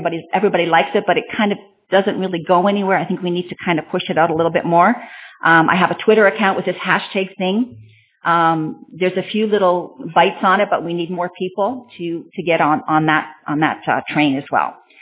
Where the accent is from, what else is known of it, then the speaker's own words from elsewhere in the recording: Stevensville, United States; I'm from Stevensville